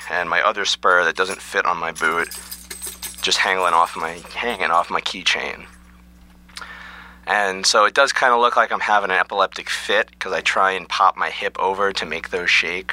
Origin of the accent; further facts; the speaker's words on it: New Jersey, United States; also born or lived in Boston; now in Portland, United States; and I grew up in New Jersey, save for a brief stint in Boston